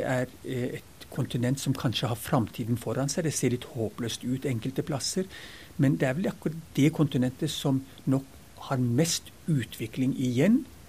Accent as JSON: {"language": "Norwegian", "country": "Ethiopia", "tie": "born or raised there", "said": "Så var det liksom oppveksten i Etiopia som gjorde at det ble sånn som det ble."}